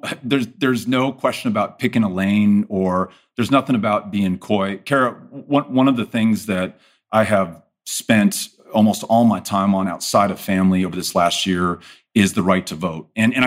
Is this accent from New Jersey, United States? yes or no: no; El Paso, Texas, United States; where it has decimated populations along the border, like in my hometown of El Paso